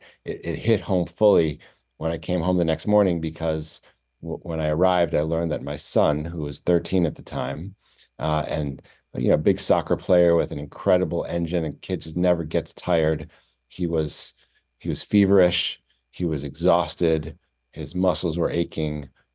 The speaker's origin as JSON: {"language": "English", "town": "Chicago", "region": "Illinois", "country": "United States", "said": "I'm from Chicago originally. Most of my family's in Illinois."}